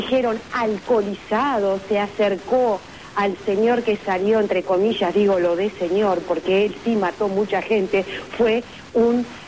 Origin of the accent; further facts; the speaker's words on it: Montevideo, Uruguay; Yo de acá, de Montevideo.